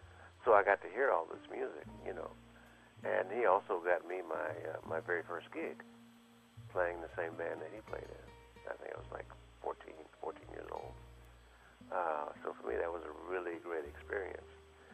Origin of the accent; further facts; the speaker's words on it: Philadelphia, Pennsylvania, United States; Well, I grew up in Philadelphia, and I started studying piano when I was 6 years old.